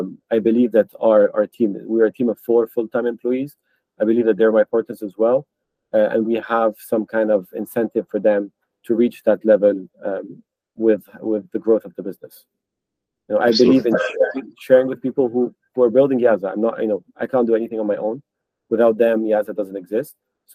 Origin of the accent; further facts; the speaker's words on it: France; also born or lived in Geneva / Lebanon / Nigeria / London; I was born in Geneva, raised in France, lived in Lebanon, in Nigeria, went to college in London. So I've lived quite around the world.